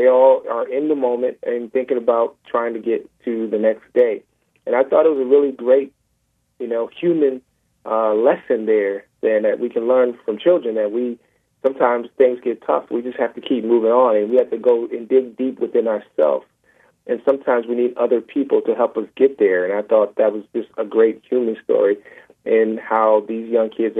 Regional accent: Milwaukee, Wisconsin, United States; born or raised there

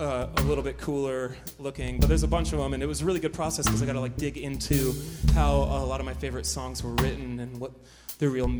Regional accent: Iowa, United States; so we should make them feel some love by saying, hi, we're from Iowa, all together, okay?

